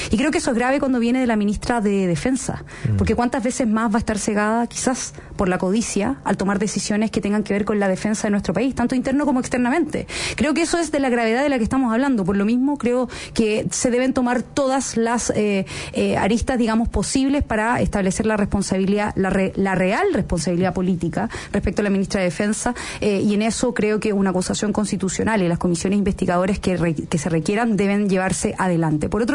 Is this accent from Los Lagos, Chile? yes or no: yes; Maullín, Los Lagos, Chile; yo me acuerdo en los tiempos de mi infancia donde en Maullín, Puerto Montt, tú podías caminar por las calles tranquilamente